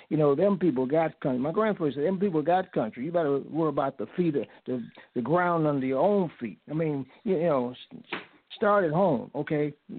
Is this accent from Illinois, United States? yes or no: yes; Chicago, Illinois, United States; also born or lived in Mexico; You know, and I'm originally from Chicago